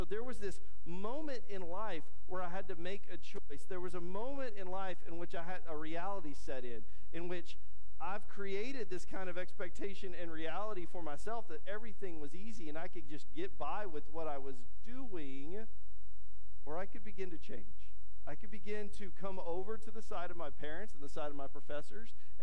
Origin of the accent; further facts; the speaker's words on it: San Angelo, Texas, United States; Partly it's growing up in San Angelo, so you know everybody.